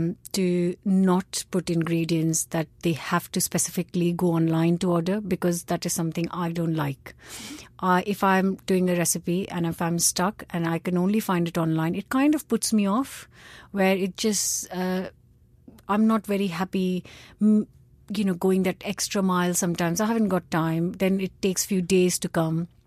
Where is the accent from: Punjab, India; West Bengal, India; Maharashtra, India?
Punjab, India; So people, like my mom makes a Punjabi kadhi because we come from Punjab.